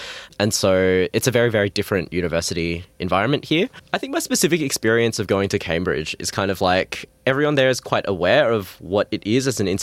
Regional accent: Australia; I really lean into being Australian over there, you know, say good day to people and things like

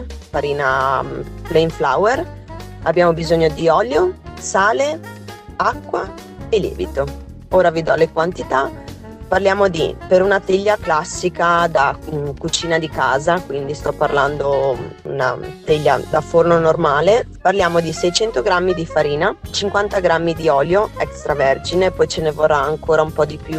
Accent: Liguria, Italy; ho deciso di fare una cosa della mia terra, che è la Liguria

